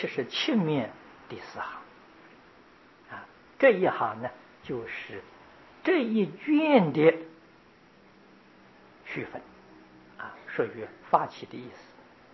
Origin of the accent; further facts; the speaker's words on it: China; 啊，这是我们中国人第一个将佛经呢分成三分